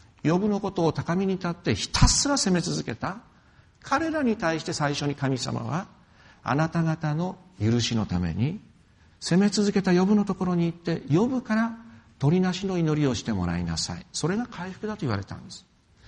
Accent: Yamagata, Japan; 私は山形の出身で山形県にもたくさん避難してるんです

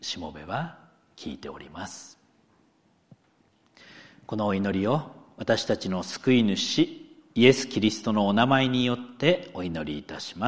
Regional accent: Akita, Japan; よく私のふるさとの秋田の情報なんかも全国のニュースで流れてくるので

